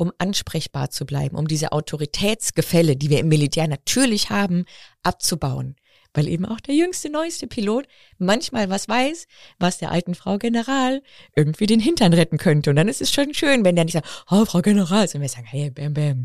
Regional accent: Bavaria, Germany; moved away; ich bin aus Bayern ja hierher gekommen

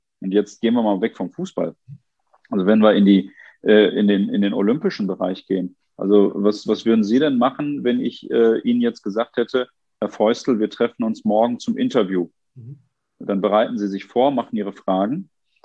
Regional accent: Duisburg, North Rhine-Westphalia, Germany; Und ich habe in meiner Heimatstadt Duisburg gerade gesehen

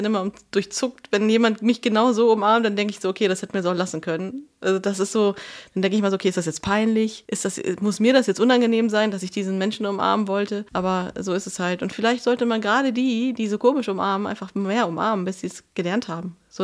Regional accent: North Rhine-Westphalia, Germany; Bin ja im Ruhrgebiet aufgewachsen. Ich will immer sagen, ich bin im Ruhrgebiet groß geworden

